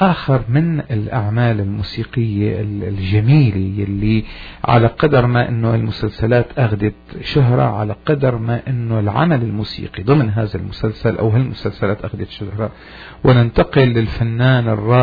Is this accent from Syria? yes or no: yes; Syria